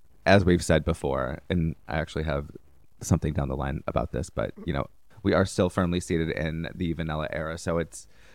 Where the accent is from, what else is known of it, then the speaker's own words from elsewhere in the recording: Midwest, United States; I'm from the Midwest, haven't you heard?